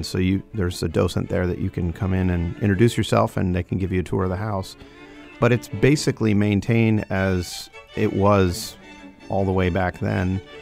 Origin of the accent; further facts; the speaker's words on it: Wooster, Ohio, United States; It reminds me a lot of my hometown of Worcester, Ohio, and it's really what drew me to the job